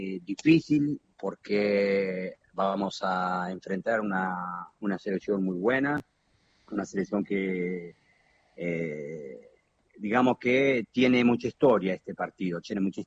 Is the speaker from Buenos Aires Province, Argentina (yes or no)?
no; Santa Fe, Argentina; moved away as an adult; now in Italy; hace muchos años que vivo acá en Italia, yo vivo en Italia, ya creo. Pero yo soy de Santa Fe, en el barrio Centenario, donde me crecí, donde jugué en Colón de Santa Fe.